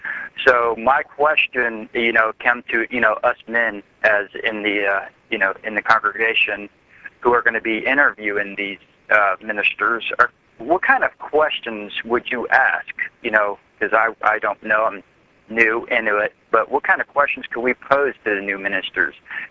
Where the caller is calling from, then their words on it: Florida, United States